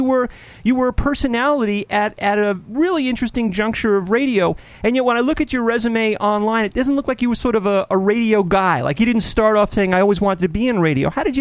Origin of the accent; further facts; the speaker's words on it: New York, United States; I grew up in New York listening to WABC and WPLJ